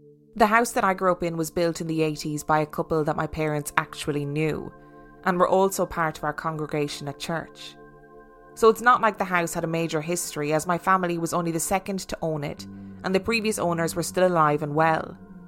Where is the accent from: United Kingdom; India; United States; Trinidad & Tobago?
United Kingdom; Nottingham, East Midlands; I've looked into the history of the area. I'm from Nottingham